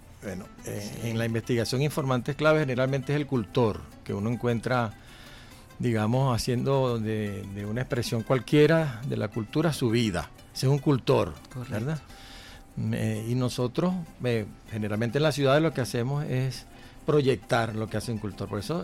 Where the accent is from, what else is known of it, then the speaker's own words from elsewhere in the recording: El Tigre, Anzoátegui, Venezuela; por allá donde yo me crié, en el Tigre, en esas sabanas